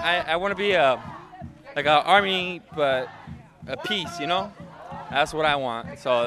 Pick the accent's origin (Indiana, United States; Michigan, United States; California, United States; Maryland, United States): California, United States; Watsonville; because I grew up here in Watsonville, and it's a good place, to live